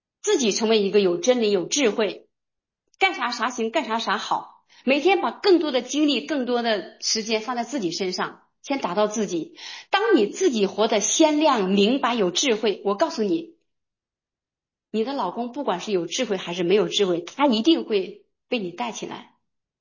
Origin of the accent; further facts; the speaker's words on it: China; 因为我们中国人都太有爱了，都太有责任心了